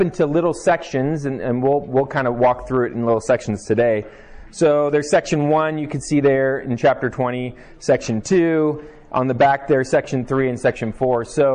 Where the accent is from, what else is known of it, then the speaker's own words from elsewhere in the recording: Germany; now in Montana, United States; well, I grew up in Germany